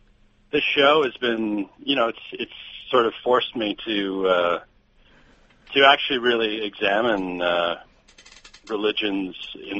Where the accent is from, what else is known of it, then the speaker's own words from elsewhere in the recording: Calgary, Alberta, Canada; I grew up in Calgary. The most secular upbringing you could imagine. The religion that I was closest to when I grew up actually was Mormonism.